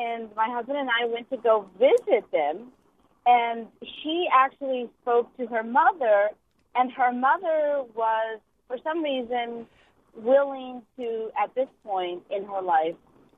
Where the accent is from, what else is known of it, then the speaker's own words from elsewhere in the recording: Texas, United States; now in New Hampshire, United States; I live in New Hampshire now, but I'm originally from Texas.